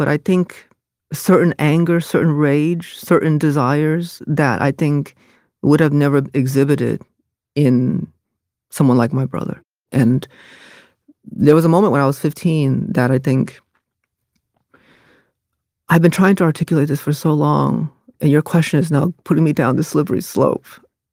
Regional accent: Connecticut, United States; And what I saw working in the fast food, growing up in Hartford County, was that people are kind even when they know it won't matter.

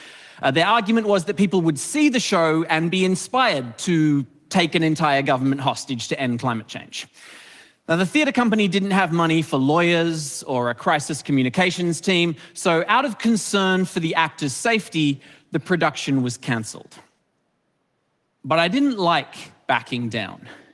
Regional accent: Australian Capital Territory, Australia; I'm a playwright from Ngunnawal country, the unceded lands of the Ngunnawal people in Southeast Australia.

